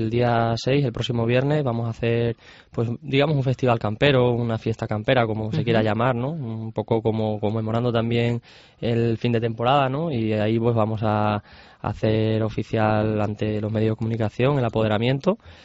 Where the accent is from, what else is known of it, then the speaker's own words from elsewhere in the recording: Cáceres, Extremadura, Spain; sería una cosa muy bonita para mí volver a Cáceres, a mi tierra, a mi plaza